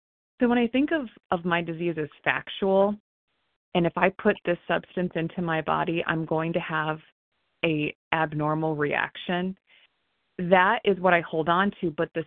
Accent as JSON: {"language": "English", "region": "Ohio", "country": "United States", "said": "I'm from Ohio, and I'm so grateful."}